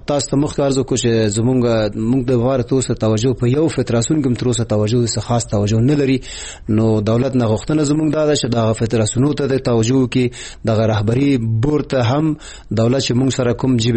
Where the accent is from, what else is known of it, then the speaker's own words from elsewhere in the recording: Afghanistan; مونږ افغانان یو